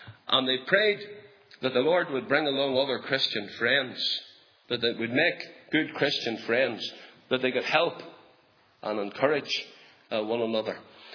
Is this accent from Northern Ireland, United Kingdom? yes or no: yes; Northern Ireland, United Kingdom; We had a wee farm there between Carrieduff and Saintfield, about 50 acres.